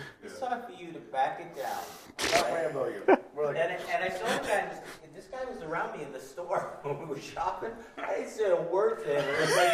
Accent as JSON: {"language": "English", "region": "New York", "country": "United States", "tie": "born or raised there", "said": "I grew up in New York. I've seen it all."}